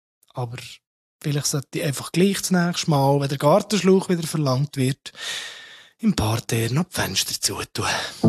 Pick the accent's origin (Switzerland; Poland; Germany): Switzerland; Ist es aber bei uns in der Schweiz ja nicht immer so viel warm, dass man draussen mit Wasser spielen und rumsauen.